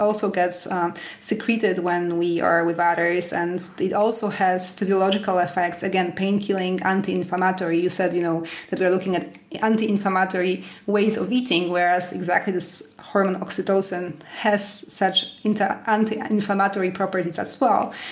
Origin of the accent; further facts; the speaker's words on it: Canada; now in France; Yeah, you know, when I moved to France, I moved here from Canada, and so I was used to the typical Canadian way of eating.